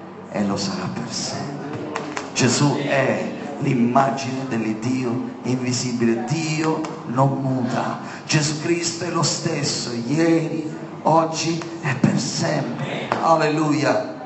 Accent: Sicily, Italy; Vedete, io vengo dalla Sicilia, c'è la cultura del pizzo.

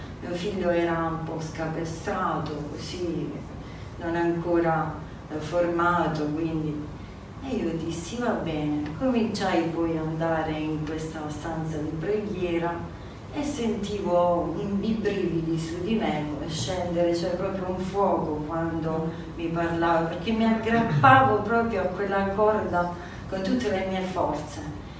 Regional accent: Foggia, Apulia, Italy; also born or lived in Manfredonia; now in Brindisi, Italy; sono di Foggia, vissuta a Manfredonia, venuta a Brindisi.

